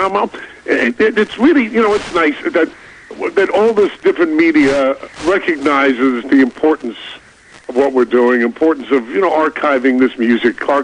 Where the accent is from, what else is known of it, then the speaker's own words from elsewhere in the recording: Brooklyn, New York, United States; because I'm a kid from Brooklyn, and, you know, when a Brooklyn kid is determined to do something